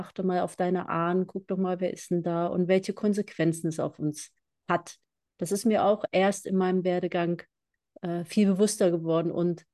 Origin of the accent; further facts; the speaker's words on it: Braunschweig, Lower Saxony, Germany; born there; Also gebürtig Braunschweigerin, ich weiß nicht, ob ich das jetzt sage, scheint wichtig zu sein. Auf jeden Fall bin ich da geboren worden.